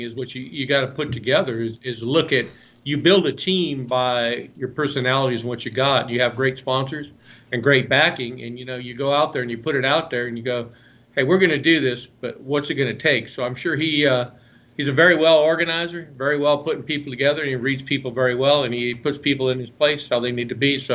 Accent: Colorado, United States; also born or lived in Denver, United States; but I'm from Colorado originally, so I'm kind of biased to there.

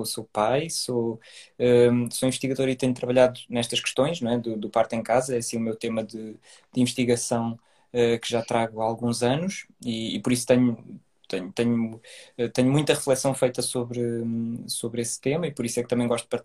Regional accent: Portugal; de Portugal, sim. Embora a minha mãe, eu sou imigrante, de segunda geração, portanto a minha mãe é brasileira

